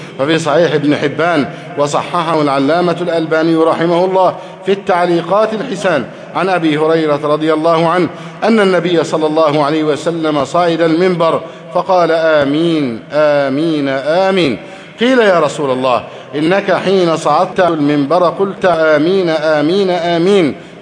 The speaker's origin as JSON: {"language": "Arabic", "country": "Egypt"}